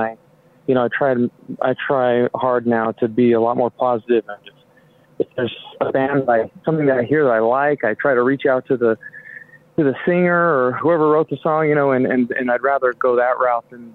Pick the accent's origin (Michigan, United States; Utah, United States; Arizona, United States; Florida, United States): Utah, United States; Nephi; also born or lived in Henderson; I was born out in Henderson, but then my parents relocated to right in the middle of Utah in this country town called Nephi.